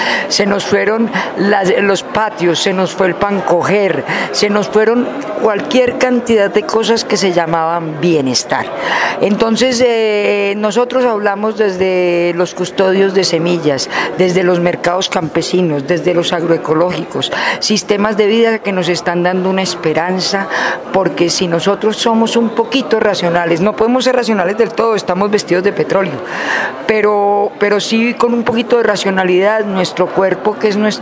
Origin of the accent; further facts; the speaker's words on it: Armenia, Quindío, Colombia; soy de Armenia, pero soy de Armenia Caldas, antes de que esto se volviera Quindío.